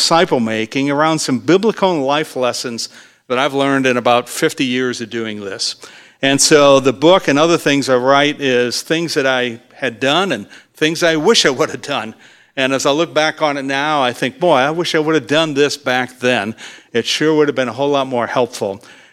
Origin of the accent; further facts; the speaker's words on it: Columbus, Ohio, United States; But yeah, we're from Columbus, Ohio, and home of the Ohio State University.